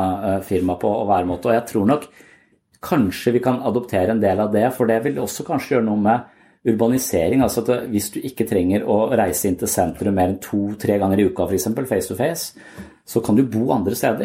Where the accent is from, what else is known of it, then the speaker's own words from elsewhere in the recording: Tønsberg, Vestfold, Norway; jeg har vokst opp i Tønsberg, og der er det sånn 10 gode kamerater som jeg har vokst opp sammen med